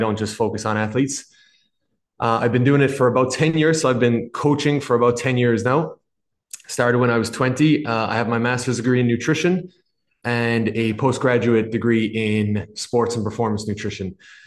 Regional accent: Ireland; accent: weird halvesy accent; moved away as an adult; also born or lived in Boston, United States; now in United States; I'm hailing from Ireland, so I have this weird halvesy accent. I was born in Boston, so moved back to Ireland very young, lived most of my kind of adolescent life there, and then I ended up moving back here about 5-6 years ago.

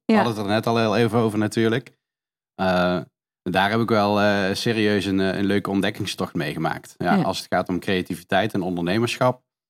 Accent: Duizel, North Brabant, Netherlands; Ik ben opgegroeid in Duizel, net iets naast Eersel, een beetje richting België, een heel klein dorpje. 2000 inwoners of zo.

